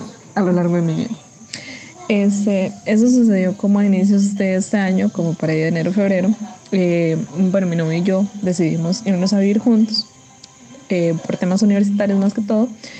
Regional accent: Costa Rica; Y como buenos ticos, ¿verdad?

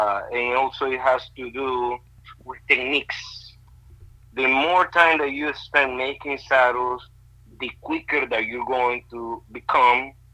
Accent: Estelí, Nicaragua; Well, I was born and raised in Estelí, Nicaragua. So that's my birthplace.

